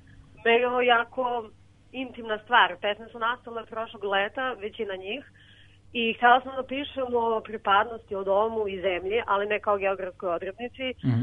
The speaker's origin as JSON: {"language": "Serbian", "town": "Vranje", "region": "Pčinja District", "country": "Serbia", "said": "Kod kuće u Vranju. Da, došla sam ovde iz Beograda"}